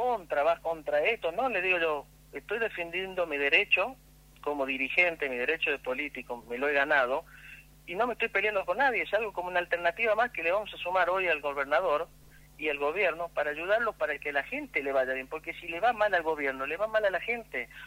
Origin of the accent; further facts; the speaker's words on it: La Rioja, Argentina; para ayudarlos como riojano.